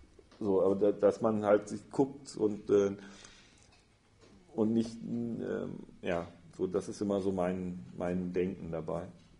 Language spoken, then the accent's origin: German; North Rhine-Westphalia, Germany; ich komme ja aus dem Münsterland, also aus der Nähe des Ruhrgebiets, wo die Leute stolz darauf sind, in der fünften Generation bei Krupp zu arbeiten.